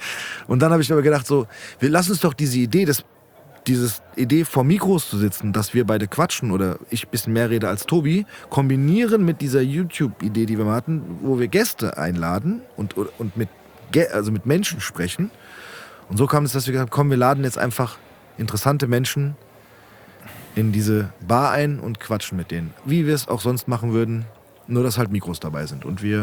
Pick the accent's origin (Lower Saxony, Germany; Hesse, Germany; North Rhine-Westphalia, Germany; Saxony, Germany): Hesse, Germany; Frankfurt; Ich bin in Rödelheim aufgewachsen.